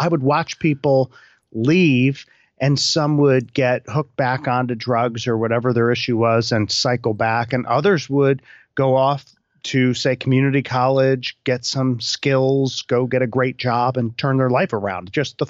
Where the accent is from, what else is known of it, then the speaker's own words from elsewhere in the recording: Maryland, United States; I grew up in Maryland